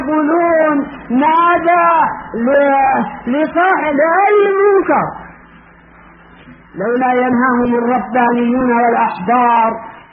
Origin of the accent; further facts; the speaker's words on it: Yemen; أنا فرحت باعتبار أنه يمني وأنا يمني